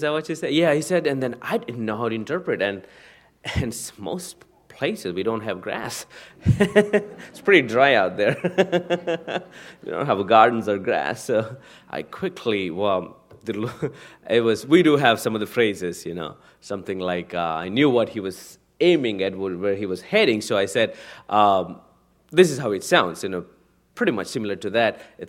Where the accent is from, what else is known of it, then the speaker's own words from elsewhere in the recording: India; We are from South Central, right next to Orissa. Orissa State, next to Orissa State